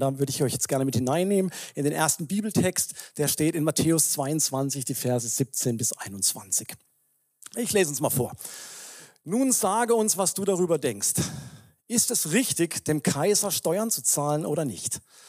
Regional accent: Baden-Württemberg, Germany; in dem Ort, wo ich groß geworden bin, das ist so im süddeutschen Raum, so 30 Kilometer südlich von Freiburg.

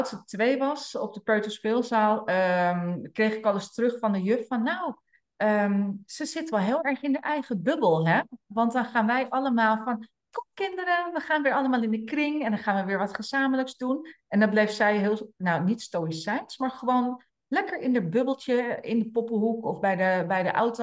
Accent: Amsterdam, North Holland, Netherlands; we komen uit Amsterdam

